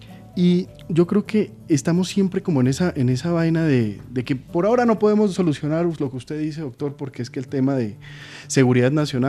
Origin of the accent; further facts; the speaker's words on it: Colombia; nosotros como colombianos tenemos que aguantar